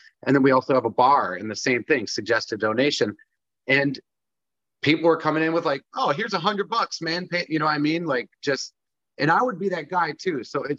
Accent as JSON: {"language": "English", "region": "Michigan", "country": "United States", "said": "I'm from Southwest Michigan"}